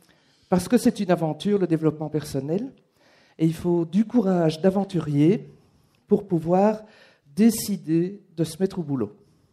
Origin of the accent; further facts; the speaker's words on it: Belgium; je viens du pays du Nord, de la Belgique, où on a l'habitude des différentes langues.